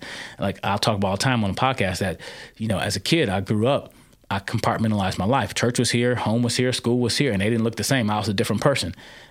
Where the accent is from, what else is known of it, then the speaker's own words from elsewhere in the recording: United States; I'm an American. I was born and raised in America. I benefited greatly from America.